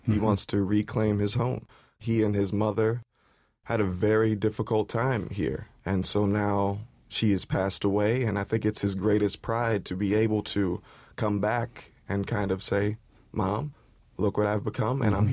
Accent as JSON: {"language": "English", "region": "Ohio", "country": "United States", "tie": "born or raised there", "said": "To do this play in my hometown, this is really the reason I wanted to do it a second time. The subject matter is so close to me personally, and I think it is so present in Over the Rhine as well."}